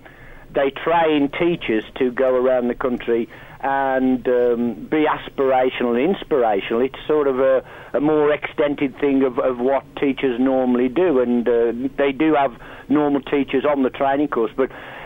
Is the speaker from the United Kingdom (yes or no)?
yes; Walsall, West Midlands, United Kingdom; I went back to a school in my hometown of Walsall in the West Midlands, only about 3 miles from where I grew up as a kid.